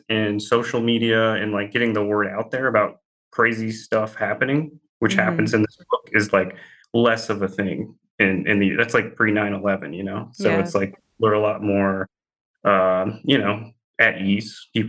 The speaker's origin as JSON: {"language": "English", "region": "the South", "country": "United States", "tie": "born or raised there", "said": "what I know really well is growing up in the South, how things are in the South."}